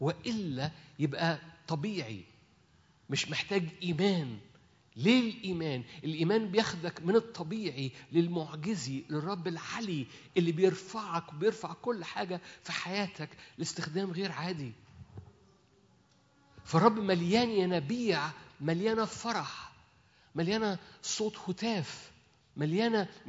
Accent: Minya, Minya Governorate, Egypt; بس انا من المنيا، عيلتي من المنيا، … من المنيا، اللي عند الكوبري، عند كوبري المنيا القديم. فانا اصلا منياوي،

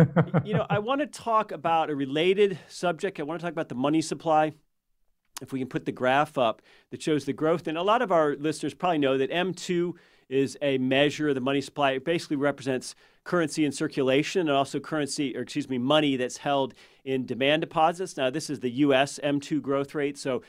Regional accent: United States; as an American, I got to say, this feels a little slimy.

